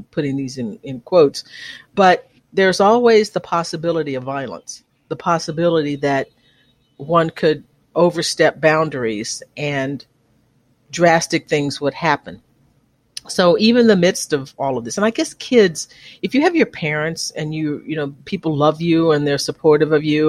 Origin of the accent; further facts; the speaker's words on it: Conroe, Texas, United States; also born or lived in Livingston; I was born in Livingston, Texas, about 50 miles northeast of there. But my parents moved to Conroe when I was about 6 months old. So it was a spread out sort of rural town.